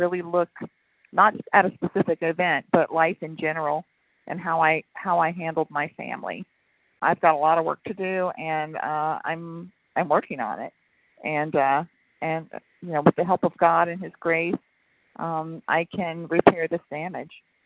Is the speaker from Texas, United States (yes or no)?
yes; Texas, United States; I'm from Texas.